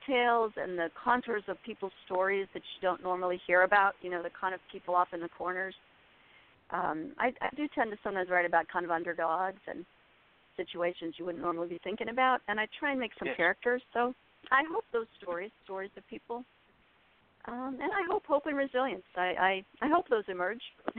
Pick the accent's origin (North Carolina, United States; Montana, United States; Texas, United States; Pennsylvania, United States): Pennsylvania, United States; Pittsburgh; also born or lived in Seattle / California; Seattle, lived in California till I was about 7, but I mostly grew up in Pittsburgh. So Pittsburgh is my hometown.